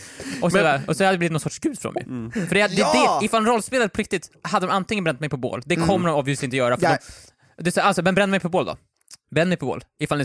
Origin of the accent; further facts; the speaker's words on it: Gotland, Sweden; som gotlänning måste bara, låt oss vara.